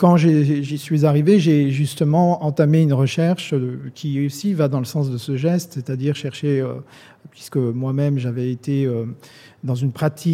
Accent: Auvergne-Rhône-Alpes, France; born there; Je suis né en Savoie, dans les Alpes, dans une ville ouvrière où il n'y avait ni musée, il y avait très peu d'art contemporain.

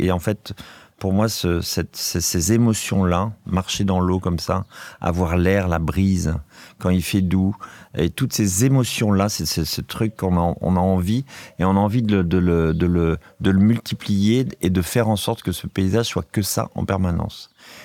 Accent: Pays de la Loire, France; il n'y a pas de singes chez moi en Vendée

